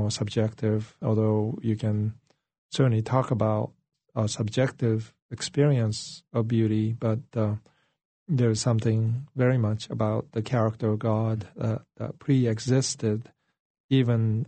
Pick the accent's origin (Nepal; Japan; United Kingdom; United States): Japan; Kamakura, Kanagawa; English is a second language; my childhood years growing up in Kamakura, Japan, which is the 13th century capital of Japan, beautiful city by the ocean.